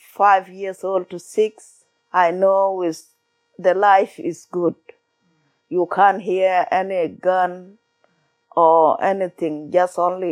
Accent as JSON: {"language": "English", "country": "South Sudan", "tie": "born or raised there", "second_language": "English", "said": "In our country, the life before is good when the war not start."}